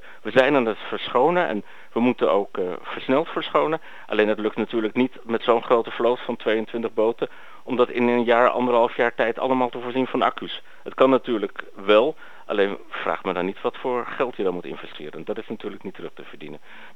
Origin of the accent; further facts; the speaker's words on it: Amsterdam, North Holland, Netherlands; En daar gaan wij als Amsterdammers een klein beetje aan voorbij.